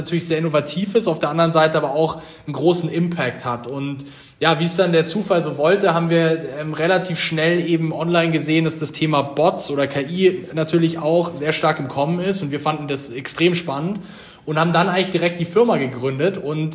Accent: Munich, Bavaria, Germany; Wir kommen aus München, aus Bayern. Wir Gründer sind auch alle Bayern.

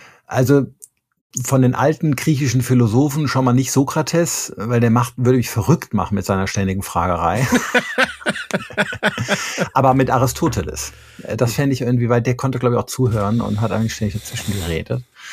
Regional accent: Rhineland, Germany; Selber komme ich aber aus dem Rheinland, also bin da so ein bisschen rum.

